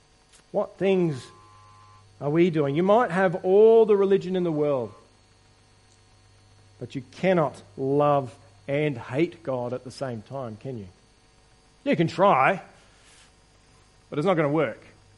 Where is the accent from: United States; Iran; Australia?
Australia; Queensland; I'm a Queenslander. I'll always be a Queenslander.